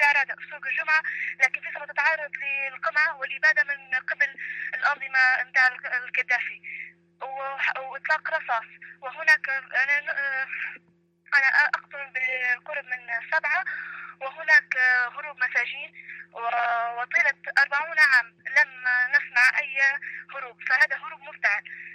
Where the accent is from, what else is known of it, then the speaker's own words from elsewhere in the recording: Tripoli, Tripoli District, Libya; أنا مواطنة من ليبيا في طرابلس.